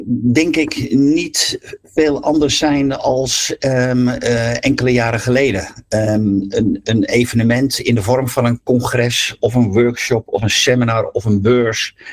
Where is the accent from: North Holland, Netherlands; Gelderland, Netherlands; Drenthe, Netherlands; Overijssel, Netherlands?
North Holland, Netherlands; Amsterdam; also born or lived in Lelystad; now in Flevoland, Netherlands; ik ben wat dat betreft wel een Flevopolderman. En ik kom uit de Watergraafsmeer. Ook een polder uit Amsterdam dan.